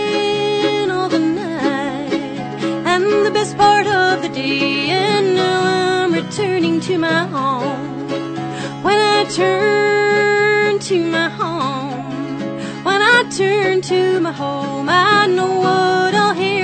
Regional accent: Tennessee, United States; Well, I grew up in Middle Tennessee, and funnily enough, as it turned out, I wasn't into bluegrass.

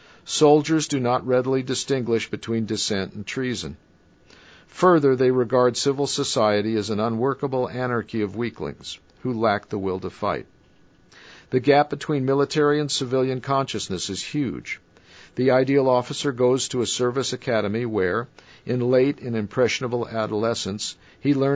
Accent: the South, United States; Yes, I know about the intolerance of small towns, and I grew up in the South

